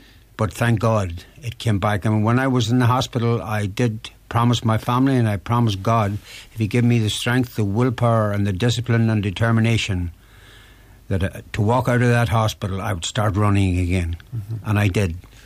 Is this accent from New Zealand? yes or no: no; Northern Ireland, United Kingdom; I was brought up in Fermanagh and 11 in the family, and we were born on a farm